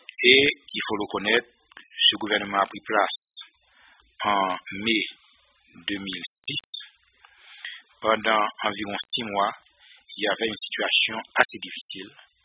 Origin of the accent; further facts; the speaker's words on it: Haiti; notre rôle en tant qu'Haïtien